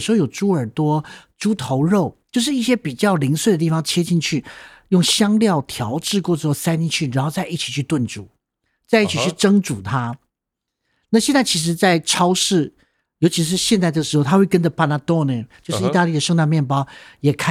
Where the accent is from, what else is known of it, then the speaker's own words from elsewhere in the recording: China; 就跟我们中国人一样的俗气啊